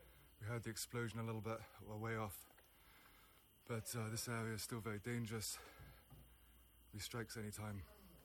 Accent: United Kingdom; The women I speak to are visibly angry at me for being British.

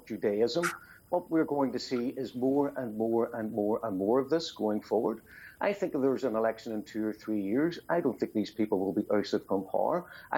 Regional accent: Ireland; but as an Irishman, I totally disavow his allegiance with my country.

